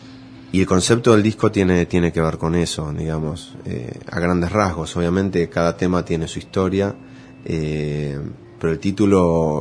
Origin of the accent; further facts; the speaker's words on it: Buenos Aires, Argentina; Yo, digamos, como porteño veo que por ahí hay mucha gente que de buena onda por ahí acepta mi música